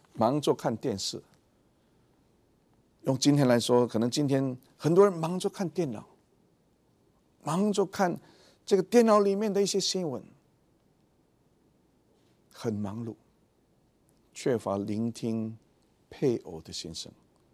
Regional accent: China; 我是中国人，中国人呢，假如说这个 I love you 用中文我爱你，好像很肉麻

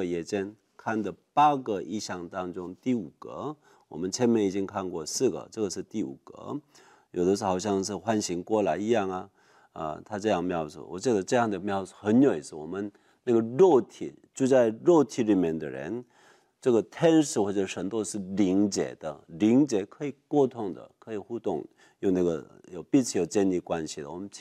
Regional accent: South Korea; Chinese is a second language; 我是一个韩国人，所以有的时候我教课教圣经，我的国语不太顺，

